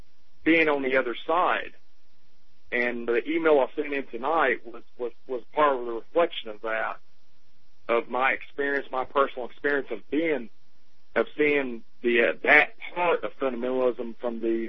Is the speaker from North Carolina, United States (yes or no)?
no; Arkansas, United States; And I grew up here in South Arkansas, and it's a part of the culture here.